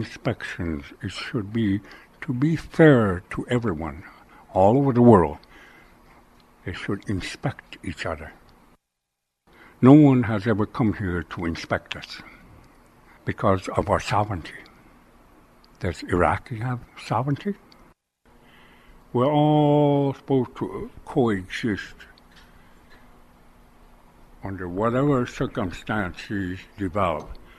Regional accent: United States; And yet an inborn grain of resistance still exists. We are still Indian. Nobody can change that.

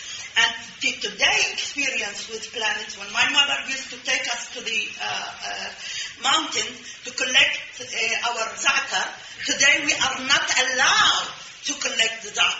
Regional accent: Israel; How come I am a proud Palestinian? How could I be a proud Palestinian? When I was born in Israel. I was born in 1955. So I was born in, and I went to school in Israel.

